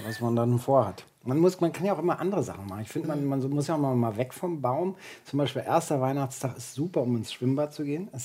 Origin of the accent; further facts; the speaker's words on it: East Germany, Germany; Wir sind ja alle in der DDR aufgewachsen.